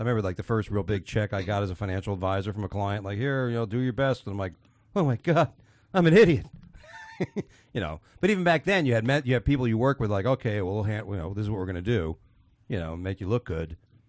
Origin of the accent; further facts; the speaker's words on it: Houston, Texas, United States; At me when I'm from Houston, being a smart ass.